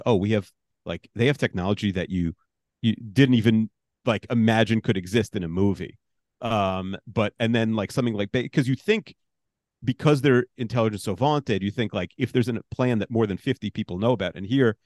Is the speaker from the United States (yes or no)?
yes; New York City, New York, United States; I'm a New Yorker